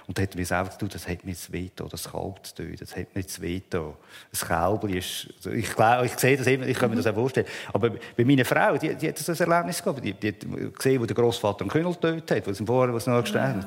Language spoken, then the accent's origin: German; Wettingen, Aargau, Switzerland; Ich bin in Wettigen im Dorf aufgewachsen, ohne eine Metzgerei. Wir haben oben hineingewohnt.